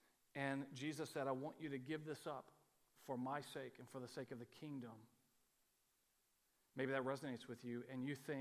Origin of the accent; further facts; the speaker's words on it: Texas, United States; I think that being able to finally say, I'm from Texas, it's not my home